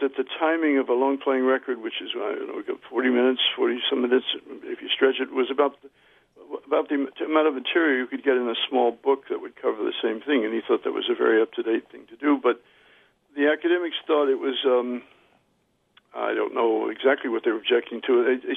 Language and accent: English; Alabama, United States; born there; And although I was born in the South, and actually in the really deep South, and Utah, Alabama, spelled with an E for the Indians rather than the state.